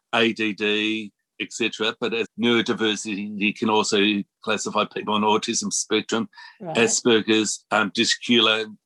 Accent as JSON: {"language": "English", "town": "Sydney", "region": "New South Wales", "country": "Australia", "tie": "born there", "said": "I was actually born here in Sydney, and where I'm talking to you now is in St. Leonard's, and I'm literally just down the road from the North Shore Hospital where I was actually born."}